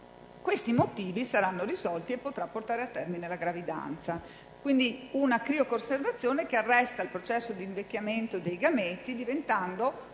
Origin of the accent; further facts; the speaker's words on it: Padua, Veneto, Italy; proprio perché vengo da Padova